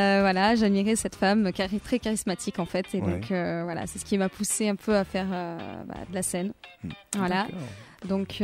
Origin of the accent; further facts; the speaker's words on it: Grenoble, Auvergne-Rhône-Alpes, France; Ben, je suis une grenobloise pour démarrer.